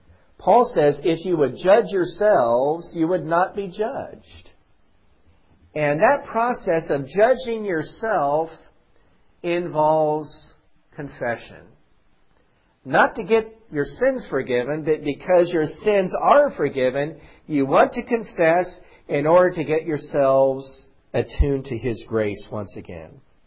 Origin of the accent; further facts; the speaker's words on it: the Ozarks, United States; I grew up in the Ozarks, and there was a big hill about a half a mile from my house.